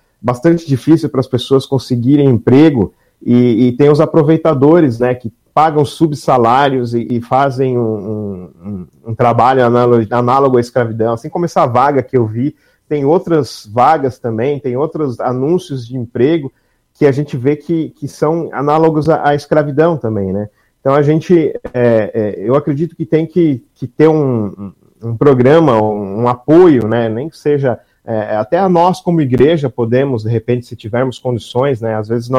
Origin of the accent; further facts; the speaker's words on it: São Paulo, Brazil; Eu vim da periferia de São Paulo